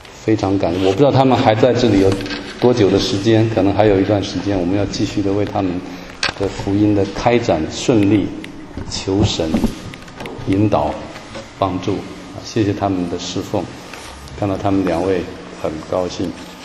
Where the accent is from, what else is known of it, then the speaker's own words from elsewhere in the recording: Taiwan; 哎，有中国各地来的，像我是从台湾来的